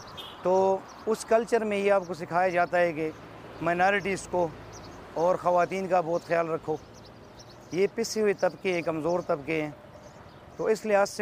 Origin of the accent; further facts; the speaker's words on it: Mingora, Khyber Pakhtunkhwa, Pakistan; اور میں ادھر سوات منگورا کا رہنے والا ہوں.